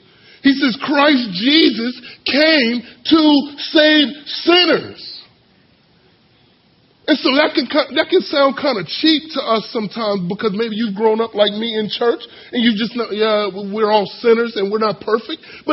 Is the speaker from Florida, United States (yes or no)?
yes; Florida, United States; I grew up in Florida. So the only waterfall I've ever seen is, like, at a pool.